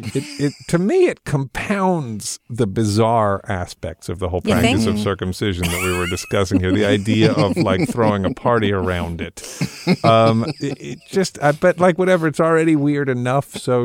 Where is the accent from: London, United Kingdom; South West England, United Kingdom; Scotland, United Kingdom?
London, United Kingdom; I grew up I was born in London, England